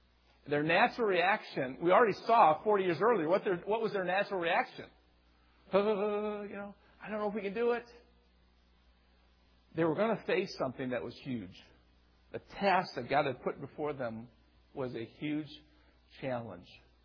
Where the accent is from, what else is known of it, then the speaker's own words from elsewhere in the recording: Michigan, United States; Anyway, in the 1970s, I grew up in Oakland County.